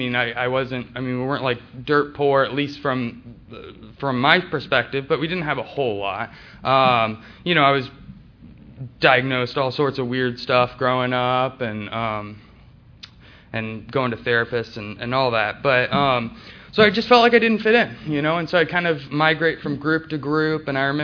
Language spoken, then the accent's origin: English; Marietta, Georgia, United States; also born or lived in Atlanta; So I was born here in Atlanta, in Piedmont Hospital. I grew up in Marietta.